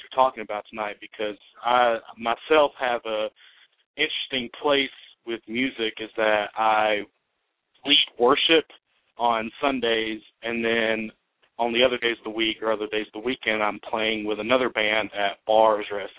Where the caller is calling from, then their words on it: Sylva, North Carolina, United States; I'm calling from North Carolina in Silva, actually.